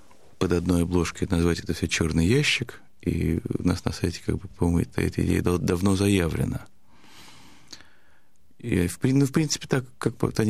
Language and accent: Russian; Russia; я родился русским в России и полностью снабжен русской культурой